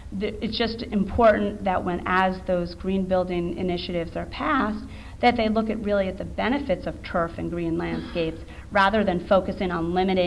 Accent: New York, United States; where I grew up in Long Island, New York.

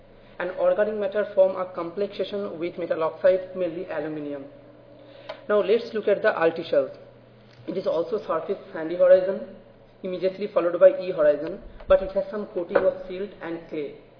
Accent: Florida, United States; I'm from Florida, so it's hot climate

